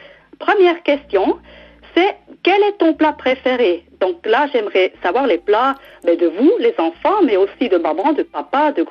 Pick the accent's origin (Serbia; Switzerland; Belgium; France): Switzerland; Et chez nous en Suisse, en fait, cette recette, elle est même politique.